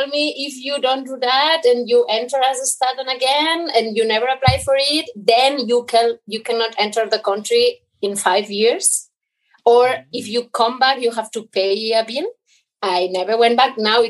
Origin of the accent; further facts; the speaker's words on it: Barcelona, Catalonia, Spain; And then when I would say, I come from Barcelona, people were like, that's a joke.